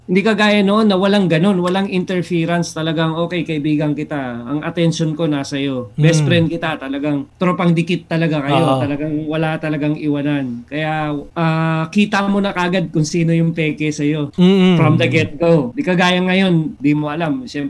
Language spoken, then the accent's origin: Tagalog; Taguig, Metro Manila, Philippines; Kunwari kami, taga-Tagig kami, Marlica